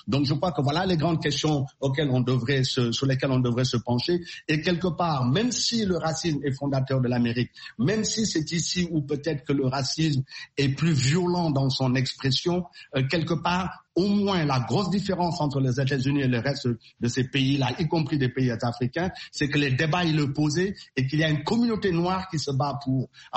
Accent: Senegal; moi je vois, je suis Sénégalais

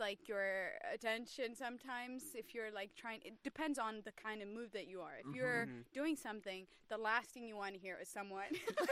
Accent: Eritrea; moved away; I'm originally from Eritrea, so there's a saying about Eritreans that we blow up easy

